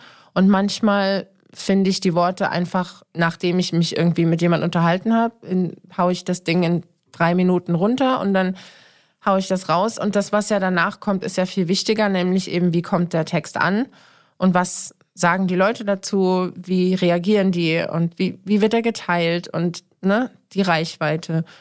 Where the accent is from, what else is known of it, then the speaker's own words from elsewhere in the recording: Saarland, Germany; moved away as an adult; also born or lived in Offenbach; now in Berlin, Germany; ich bin in Offenbach geboren, das stimmt. Ich bin allerdings im Saarland aufgewachsen und mit 19 nach Berlin gekommen.